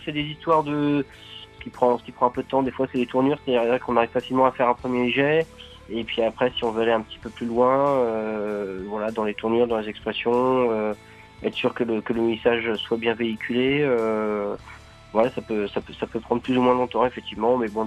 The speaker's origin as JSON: {"language": "French", "town": "Nantes", "region": "Pays de la Loire", "country": "France", "said": "puisqu'on est nantais"}